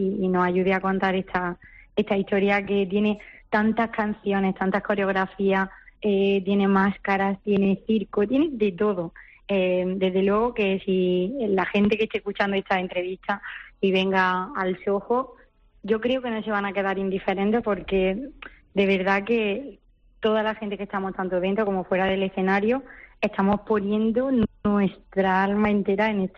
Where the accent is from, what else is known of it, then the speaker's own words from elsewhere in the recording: Jaén, Andalusia, Spain; now in Málaga, Spain; aunque yo soy de Jaén, pero me siento muy boquerona.